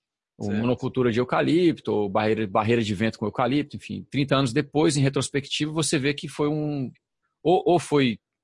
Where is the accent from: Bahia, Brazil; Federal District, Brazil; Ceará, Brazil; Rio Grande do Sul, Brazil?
Federal District, Brazil; Brasília; Porque eu cresci em Brasília, né? E a gente tinha matas ciliares e o cerrado.